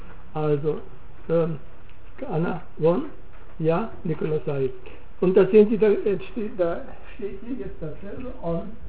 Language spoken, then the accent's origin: German; Northern Germany, Germany; Also ich sage etwa als Norddeutscher eine alte Oma